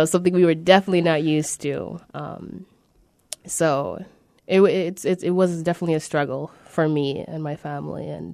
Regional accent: Juba, Central Equatoria, South Sudan; moved away; also born or lived in Egypt; So my family's from South Sudan. I was born in Juba, Juba, South Sudan.

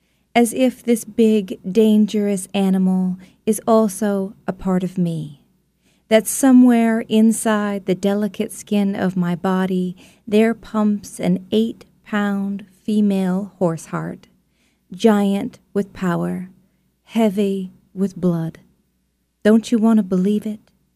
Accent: Sonoma, California, United States; also born or lived in New York City, United States; Yeah, I left New York City in 2010 and went to my hometown of Sonoma, California, where I have a small writer studio that friends with property have lent me.

